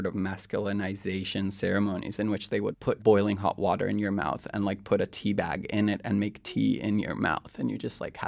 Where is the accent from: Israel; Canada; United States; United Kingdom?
Israel; Growing up in Israel, Palestine